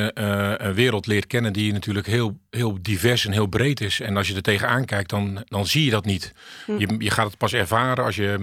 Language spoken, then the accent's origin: Dutch; Zeeland, Netherlands; born there; Ik ben 50 jaar. Ik ben geboren in Zeeuws-Vlaanderen.